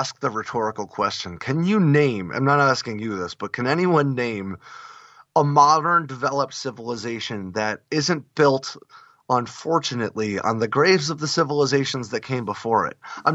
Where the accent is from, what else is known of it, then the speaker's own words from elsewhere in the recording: Vermont, United States; I'm a guy from Vermont who also spent a long time in the Marines, you know?